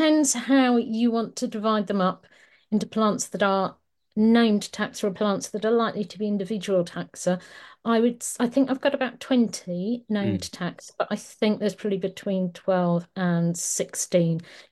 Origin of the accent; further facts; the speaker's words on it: South East England, United Kingdom; where I grew up in Surrey, they used to have fluoridated water.